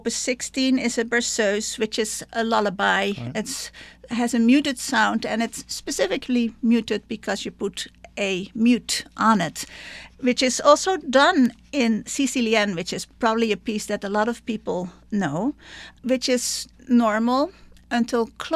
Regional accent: Netherlands; And I grew up in Holland.

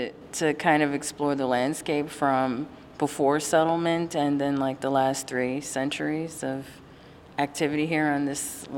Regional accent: New York City, New York, United States; Well, I'm from New York City, and I think there has always been a contentious kind of tug and wrestling and pull between this native conversation and then new people and then development.

